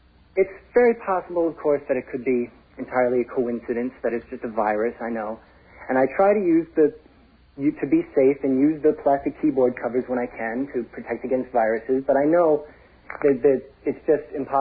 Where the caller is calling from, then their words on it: Lake Ronkonkoma, New York, United States; I'm calling from Lake Ronkonkoma.